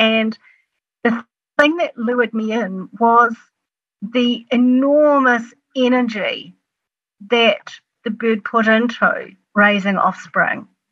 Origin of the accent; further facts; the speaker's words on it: New Zealand; part of being a Kiwi, we have a relationship with this extensive, beautiful coast.